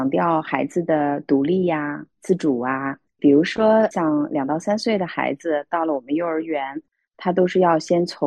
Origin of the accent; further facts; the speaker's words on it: Beijing, China; moved away; 毕竟我是从北京过来的